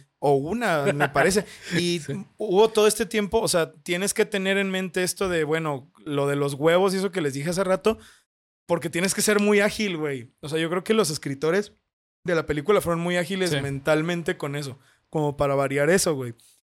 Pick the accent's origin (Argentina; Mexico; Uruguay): Mexico; está muy arraigado a nosotros como mexicanos